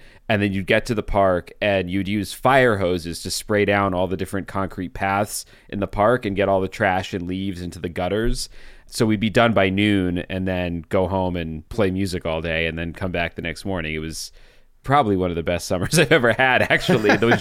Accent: Hershey, Pennsylvania, United States; I grew up in Hershey, Pennsylvania, home of Hershey Park. So especially as a young kid, it was a pretty cool place to grow up.

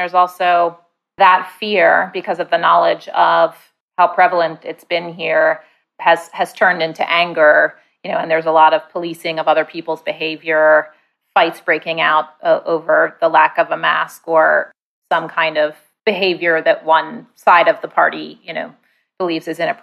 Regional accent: New York City, New York, United States; But I will say, as a New Yorker, I feel oddly disconnected from the rest of New York.

